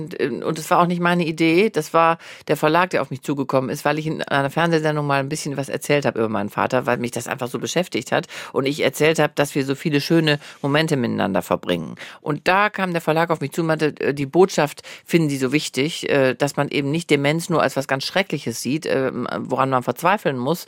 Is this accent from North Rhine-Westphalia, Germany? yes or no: yes; Wuppertal, North Rhine-Westphalia, Germany; Ich komme aus Wuppertal.